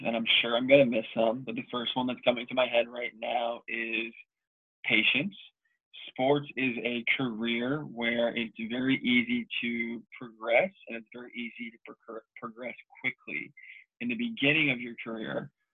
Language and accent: English; Stroudsburg, Pennsylvania, United States; I'm from Northeast Pennsylvania, Stroudsburg, Pennsylvania. Went to school in New York, which is 2.5 hours away.